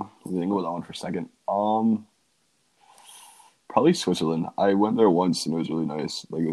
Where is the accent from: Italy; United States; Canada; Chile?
Canada; Calgary, Alberta; I'm 18. I'm from Canada, specifically Calgary.